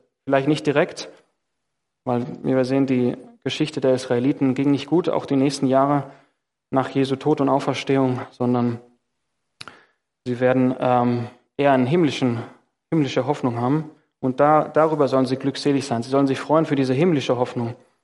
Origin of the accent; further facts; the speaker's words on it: Greece; now in Germany; Ich komme ja aus dem Land Griechenland, da sind die Menschen eher stolz, vielleicht hier in Deutschland auch, aber in Griechenland umso mehr.